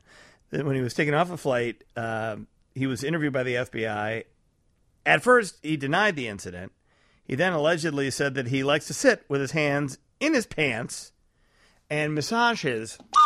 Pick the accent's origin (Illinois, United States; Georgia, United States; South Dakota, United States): Illinois, United States; Chicago; every attorney, because I'm from Chicago, sounds like this.